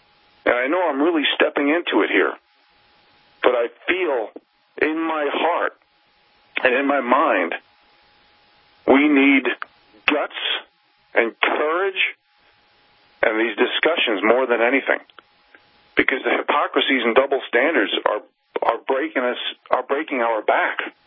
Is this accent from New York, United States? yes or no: yes; New York City, New York, United States; now in Montana, United States; I mean, here in Montana, when I dreamed growing up in New York City, I dreamed about coming here and being a mountain man